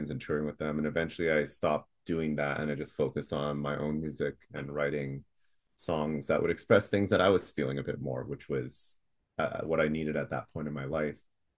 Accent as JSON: {"language": "English", "town": "Mississauga", "region": "Ontario", "country": "Canada", "tie": "born or raised there", "also_born_or_lived": "Hong Kong", "said": "I'm a indie folk artist. That I'm originally from Hong Kong. That's where I was born, and I grew up in Mississauga, Ontario, so just outside of Toronto."}